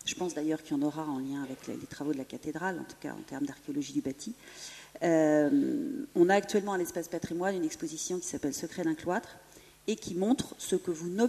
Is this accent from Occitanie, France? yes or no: no; Le Mans, Pays de la Loire, France; moi je suis originaire du Mans